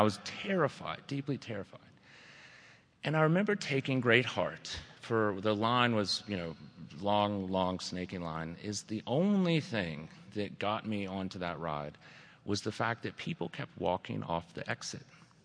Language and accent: English; Baton Rouge, Louisiana, United States; I grew up in Baton Rouge